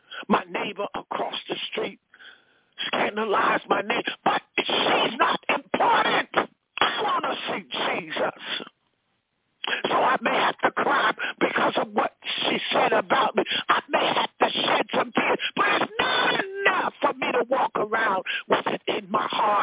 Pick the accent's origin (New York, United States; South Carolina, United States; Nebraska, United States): New York, United States; Oh, I say maybe about 25 miles from where I live in New York, where I grew up at in New York. We have a place called Montauk Point.